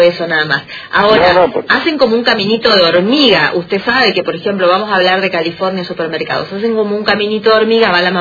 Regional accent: Argentina; Y yo pago el pato como argentina

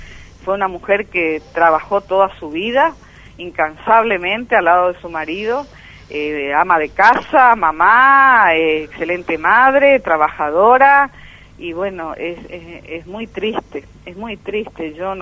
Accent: Panambí, Misiones, Argentina; convoqué como vecina de Panambí, digamos así. Yo nací, me crié en Panambí, mis padres pioneros de Panambí, tengo familia que también son madereros

